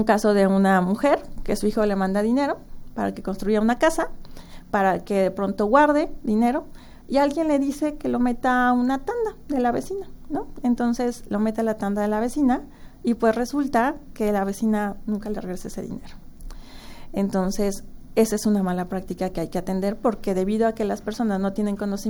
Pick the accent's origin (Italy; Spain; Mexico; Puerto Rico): Mexico; cómo nosotros como mexicanos vemos esta imagen de la madre